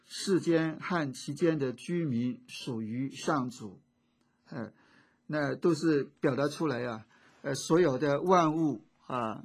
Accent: China; 那这样的一些表达的方式跟我们中国人所提到的山水有情非常的接近。

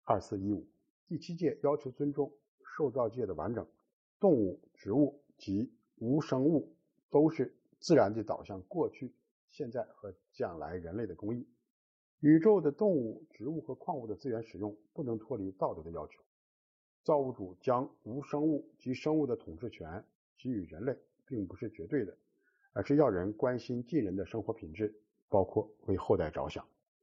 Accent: China; 我们亚洲人哈，包括我们中国人在内呢，大概投机的心理都是比较重的，

